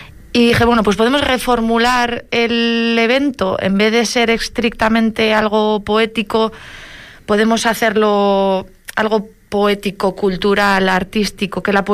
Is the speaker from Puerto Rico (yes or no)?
no; Bilbao, Basque Country, Spain; now in Corralejo, Spain; porque yo soy de Bilbao, y me aficioné, pues eso, a los micrófonos abiertos